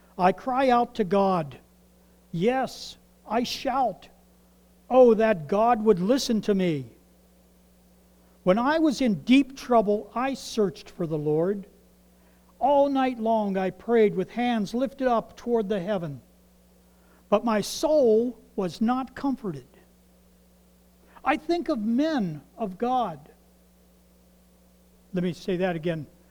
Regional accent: Ohio, United States; Remember, I'm from Ohio. And we talk kind of slow.

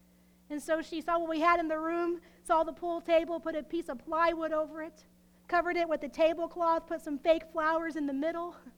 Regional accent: Texas, United States; Now, I know that I'm from Texas, this land that's void of mountains. And I haven't even been here for 2 years yet.

